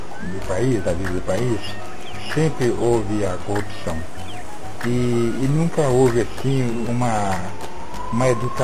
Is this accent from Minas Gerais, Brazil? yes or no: yes; Minas Gerais, Brazil; eu sou natural do sul de Minas, né? E eu vivi até os 18 anos, né, no interior, né? E posteriormente eu fui prestar o serviço militar e vim para a capital, já depois de casado